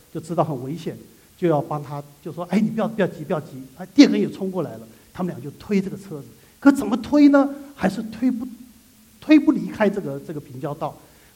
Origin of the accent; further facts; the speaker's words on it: China; now in United States; 今天我们是一个中国人，我们住在湾区